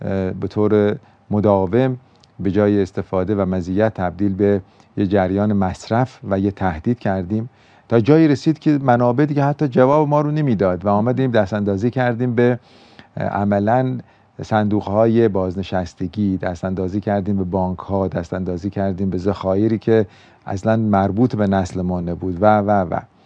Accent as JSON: {"language": "Persian", "region": "Kerman", "country": "Iran", "tie": "born there", "said": "شما اگر در همین کرمانی که هم من هم شما زادگاهمون هست در به اصطلاح بعضی از روستاها برید"}